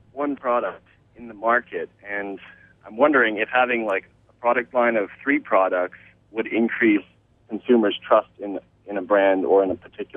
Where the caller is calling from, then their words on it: Maine, United States; I'm doing all right. Things are good over here in Maine.